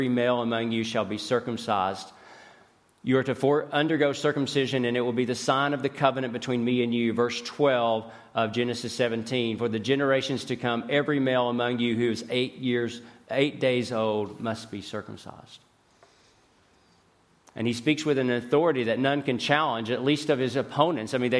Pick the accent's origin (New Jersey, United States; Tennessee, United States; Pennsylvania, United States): Tennessee, United States; Now, I'm from East Tennessee, and it's similar. We have this pride about our heritage. We're mountain people. We're from the mountains of East Tennessee